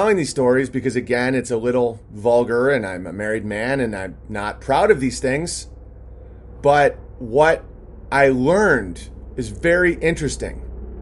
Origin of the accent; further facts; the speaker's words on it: New York City, New York, United States; I grew up in New York City, had a very similar experience as BB minus the showbiz